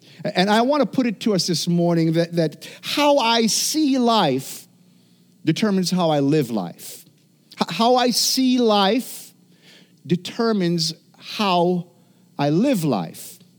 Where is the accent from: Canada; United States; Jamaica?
Jamaica; Yeah, I grew up in Jamaica, and so this kind of cold weather this morning